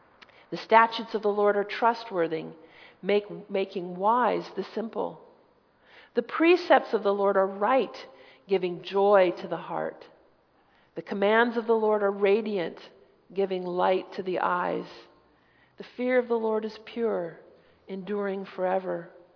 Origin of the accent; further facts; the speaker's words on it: Denver, Colorado, United States; I grew up in Denver.